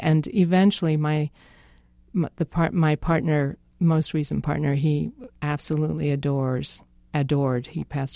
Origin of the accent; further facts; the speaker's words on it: England, United Kingdom; accent: English; and my English accent will come out now.